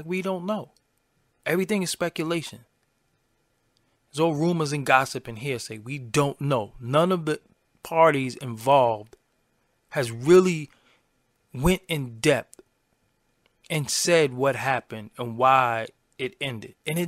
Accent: Brooklyn, New York, United States; I'm from Brooklyn, so I'm biased.

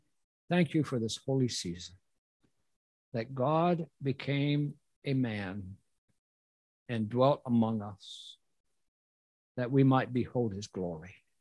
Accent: Elmer, New Jersey, United States; born there; I was born in Elmer, New Jersey. Not the end of the world, but you can see it from there.

